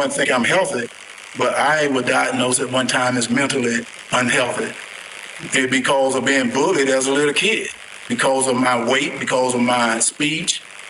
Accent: Deep South, United States; You know, I'm from the Deep South. I know about racism.

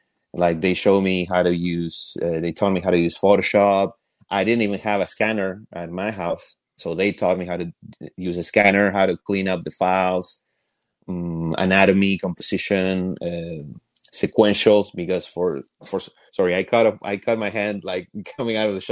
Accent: Argentina; moved away as an adult; now in United States; For those who don't know, I'm from Argentina and I came to the States in 2015.

